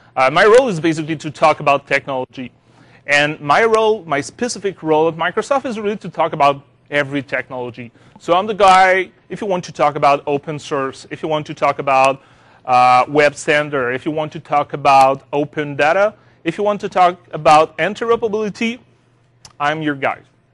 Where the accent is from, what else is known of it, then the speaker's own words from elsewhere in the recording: Montreal, Quebec, Canada; first language French; English is a second language; As you probably already noticed, I'm a Francophone. I'm coming from Montreal, from Quebec. You're just going to love my accent.